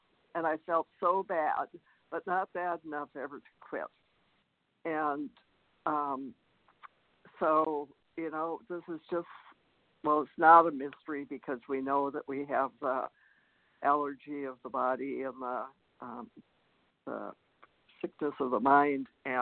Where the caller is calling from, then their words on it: Vancouver, British Columbia, Canada; Yes, I'm calling from Vancouver, Canada.